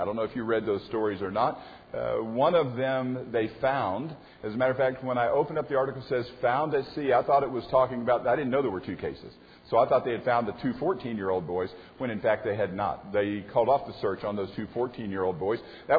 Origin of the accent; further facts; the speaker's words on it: Florida, United States; Growing up in Florida, the situation that they were showing in the video, I've seen repeatedly in Florida.